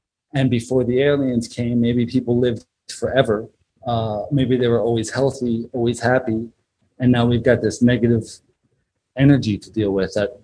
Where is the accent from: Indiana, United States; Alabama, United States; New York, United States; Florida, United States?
Florida, United States; Orlando; also born or lived in Arizona; I grew up mostly in Florida. I was born in Arizona.